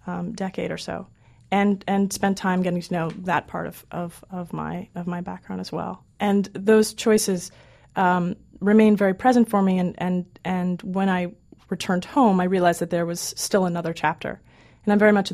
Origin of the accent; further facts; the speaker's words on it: Newton, Massachusetts, United States; also born or lived in India; You know, when I was growing up in Newton, Massachusetts, then I was encouraged to explore these various traditions. When I was living in India, it was the first time that I had been exposed to a culture where your religious identity is part and parcel with your personal one.